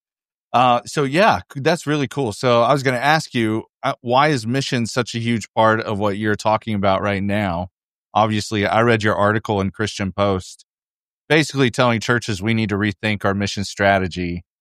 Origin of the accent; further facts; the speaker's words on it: Oklahoma, United States; I'm from Oklahoma. I'm pretty sure that is North Texas.